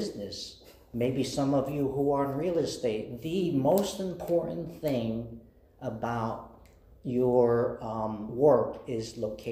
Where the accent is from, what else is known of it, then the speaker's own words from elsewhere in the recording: Livingston, New Jersey, United States; Back in May, in my hometown of Livingston, New Jersey.